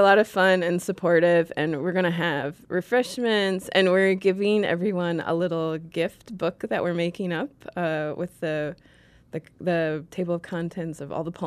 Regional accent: Indiana, United States; I grew up in Indiana too

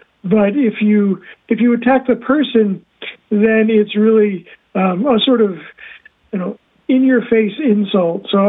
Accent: New Jersey, United States; I grew up in New Jersey, where it's sort of the coin of the realm.

